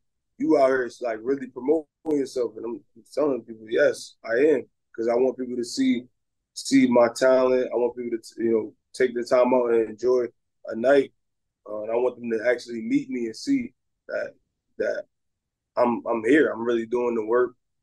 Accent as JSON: {"language": "English", "region": "Connecticut", "country": "United States", "said": "because I'm from Connecticut and it's in Connecticut."}